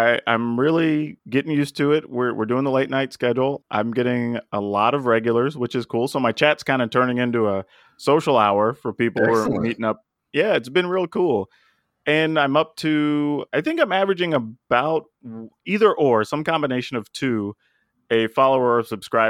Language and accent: English; Texas, United States; I mean, I'm from Texas, and you know how that goes. You got to eat a lot and watch some football.